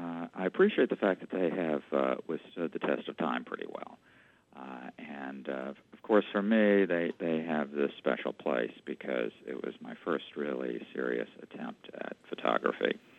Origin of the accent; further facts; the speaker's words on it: Georgia, United States; born there; also born or lived in Atlanta / San Francisco; now in New Orleans, United States; I was born in Georgia, went to school in Atlanta, and then moved to San Francisco.